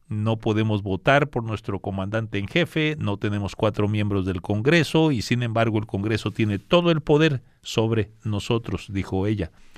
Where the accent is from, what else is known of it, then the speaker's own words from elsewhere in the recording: Puerto Rico; Somos puertorriqueños